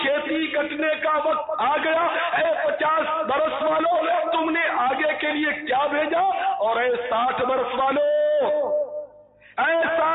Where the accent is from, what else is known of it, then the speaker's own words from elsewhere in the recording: Pakistan; born there; میں تو بعد میں پیدا ہوں پاکستان میں آ کر